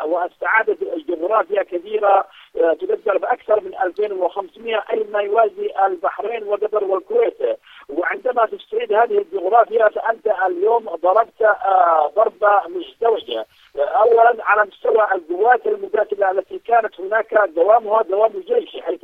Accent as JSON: {"language": "Arabic", "country": "Yemen", "said": "وأنهينا ما يسمى الفدرالية التي لم نرضى بها على الإطلاق كيمنيين"}